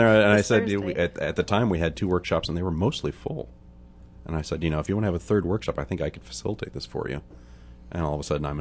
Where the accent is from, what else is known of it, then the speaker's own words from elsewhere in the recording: Ohio, United States; also born or lived in Chicago / Granby, Connecticut; So I was born and raised in Ohio. Went to school up in Chicago. Then went to Connecticut. Worked for nearly 20 years before moving down here.